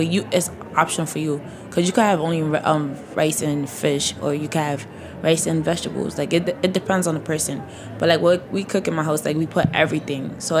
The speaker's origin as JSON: {"language": "English", "country": "Senegal", "also_born_or_lived": "Mauritania", "said": "I'm from Senegal and Mauritania. So, like, we mostly eat, like, Senegalese food."}